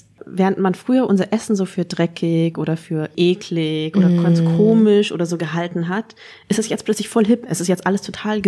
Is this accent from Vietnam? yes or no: yes; Northern Vietnam, Vietnam; Ich bin ja aus dem Norden.